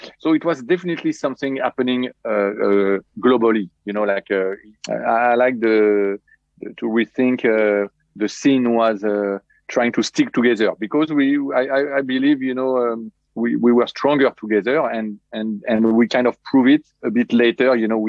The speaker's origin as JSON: {"language": "English", "town": "Paris", "region": "Île-de-France", "country": "France", "tie": "born or raised there", "second_language": "English", "said": "Yeah, I'm totally French, born and raised in Paris. … like a really French name."}